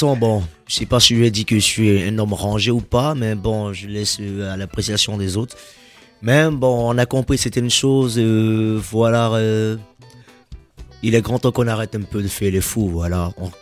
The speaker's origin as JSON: {"language": "French", "town": "Bordeaux", "region": "Nouvelle-Aquitaine", "country": "France", "said": "Voilà, moi je suis de Bordeaux"}